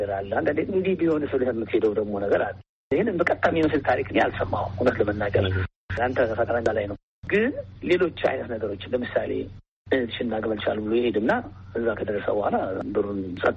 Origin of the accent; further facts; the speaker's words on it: Gondar, Amhara, Ethiopia; እኔ እንግዲህ ያው መልህ ጎንደር ነው ተወልጄ ያደግኩት።